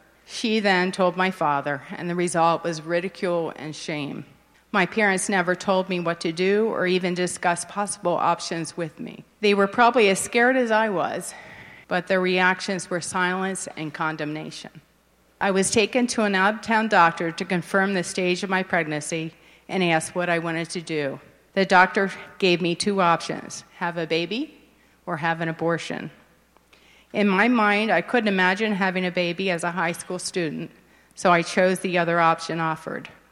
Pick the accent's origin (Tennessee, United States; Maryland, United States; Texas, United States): Maryland, United States; Westminster; I grew up in Westminster, Maryland, the youngest of five children, and I loved our large family.